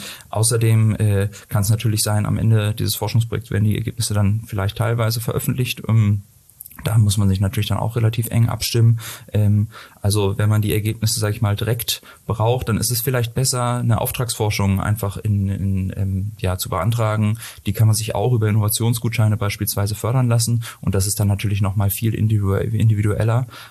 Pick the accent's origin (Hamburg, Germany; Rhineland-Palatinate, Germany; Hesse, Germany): Hamburg, Germany; now in Karlsruhe, Germany